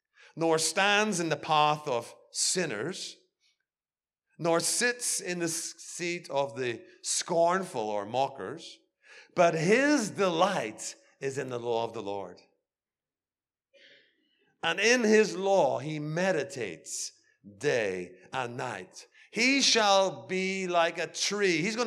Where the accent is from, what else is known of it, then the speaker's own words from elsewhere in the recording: Belfast, Northern Ireland, United Kingdom; And as I grew up in Belfast, I had two very close friends.